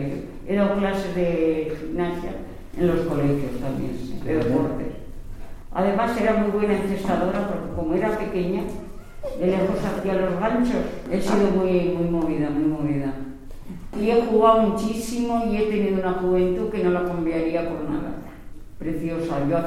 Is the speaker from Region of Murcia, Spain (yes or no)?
no; Teruel, Aragon, Spain; born there; soy de Madrid, porque nací en Teruel, no soy de Madrid